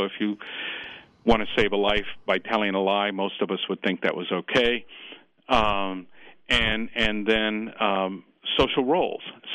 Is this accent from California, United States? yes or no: yes; California, United States; I'm from California originally, in Southern California, and I remember as a teenager and a young man evacuating from fires before